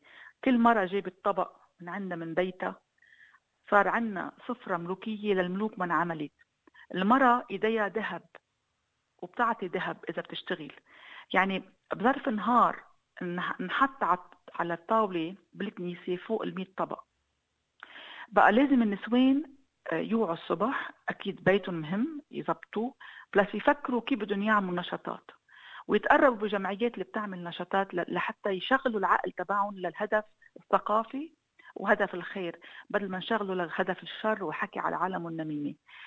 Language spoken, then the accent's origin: Arabic; Lebanon